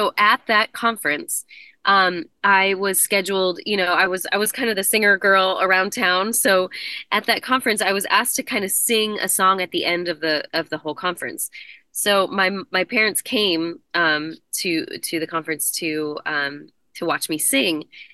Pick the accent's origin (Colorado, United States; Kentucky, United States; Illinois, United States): Colorado, United States; So I grew up in Colorado, actually grew up Catholic. So I was, you know, going to, this beautiful Catholic church in right outside of Boulder.